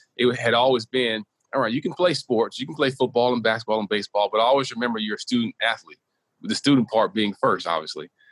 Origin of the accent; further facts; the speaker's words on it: Selma, Alabama, United States; Yeah, growing up in Selma, my family, you know, Selma known for is civil rights history with the Voting Rights Act of 1965